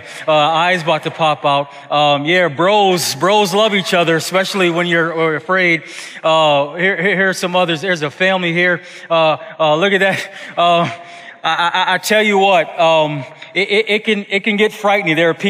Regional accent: Buffalo, New York, United States; Growing up in Buffalo, New York, I grew up about 25 minutes from Niagara Falls, Ontario, and we would often go over to Niagara Falls as a teenager and as a young adult college student.

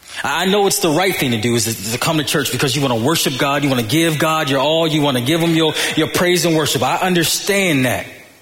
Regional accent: Buffalo, New York, United States; I grew up in Buffalo where being a thug was a popular thing.

